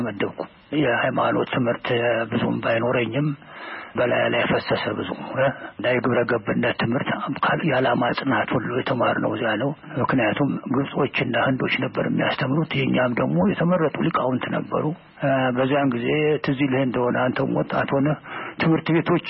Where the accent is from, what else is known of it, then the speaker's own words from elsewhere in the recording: Dejen, Amhara, Ethiopia; born there; ደጀን የሚባል ከጓጽዮን ባሻገር አባይ ተሻግሮ አፋፉ ላይ ነው የተወለድኩት